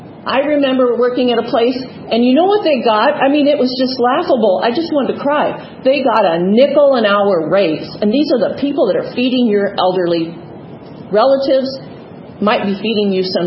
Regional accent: Iowa, United States; which I think is the best county in Iowa, even though I grew up in Southwest Iowa. That's why we're still here.

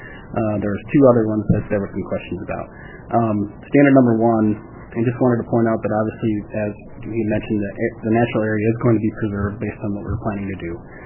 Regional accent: Ames, Iowa, United States; I am actually from Ames, and my wife wanted to be here with me tonight

